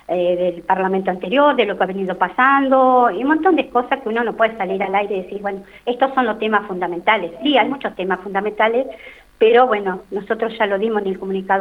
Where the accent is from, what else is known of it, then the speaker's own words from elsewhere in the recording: Ipetren Chico, Río Negro, Argentina; Si yo bien vengo de comunidades, la comunidad en la cual pertenezco es la Los Penimapu, soy del Ipetren Chico, para alguien que no se ubica, estoy a 130 kilómetros de Ingeniero Jacobacci, en la cual me crié